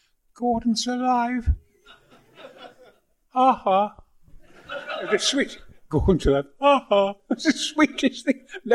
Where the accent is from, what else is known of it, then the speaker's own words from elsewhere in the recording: Goldthorpe, Yorkshire and the Humber, United Kingdom; also born or lived in Mexborough; I'm a coal miner's son. My dad was a coal hewer, and I was born in Mexborough and lived in Goldthorpe